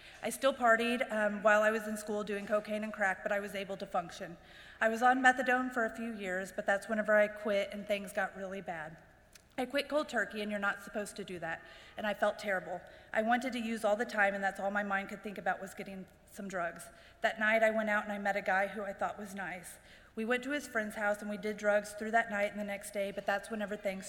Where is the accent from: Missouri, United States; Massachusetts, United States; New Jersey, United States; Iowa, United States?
Missouri, United States; Jefferson City; I was raised here in Jeff City.